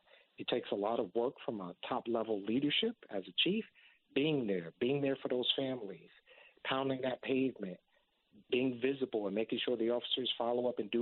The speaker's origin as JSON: {"language": "English", "town": "Harlem", "region": "New York", "country": "United States", "tie": "born or raised there", "said": "what I watched in the community I grew up in Harlem was a lot of violence"}